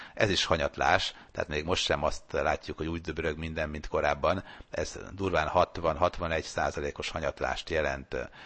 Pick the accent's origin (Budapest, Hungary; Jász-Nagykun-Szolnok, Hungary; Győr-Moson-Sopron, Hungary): Győr-Moson-Sopron, Hungary; Sopron; born there; magam Sopronban születtem